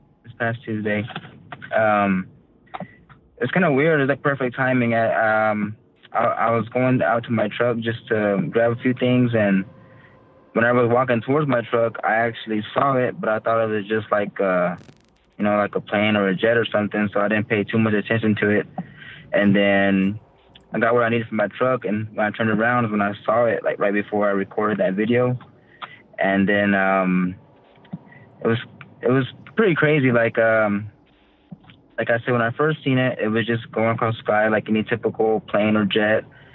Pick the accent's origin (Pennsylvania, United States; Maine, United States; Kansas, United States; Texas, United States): Texas, United States; Midland; I'm from Midland, Texas.